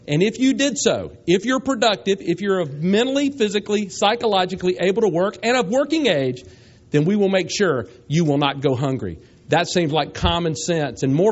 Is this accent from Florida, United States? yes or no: yes; Panama City, Florida, United States; growing up in Panama City, I have fished for the red snapper my whole life.